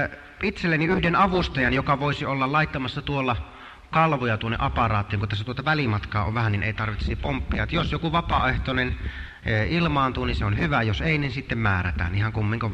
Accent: Savo, Finland; Että meillä Savossa pää sanottaisiin näin

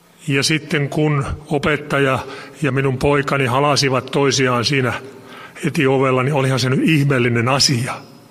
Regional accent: Tammela, Tavastia Proper, Finland; Aina tekee mieli peilata sinne Tammelan pitäjän portaan kylään Huuvalan kulmille, josta olen lähtöisin. Sieltä melkein voi sanoa metsän keskeltä.

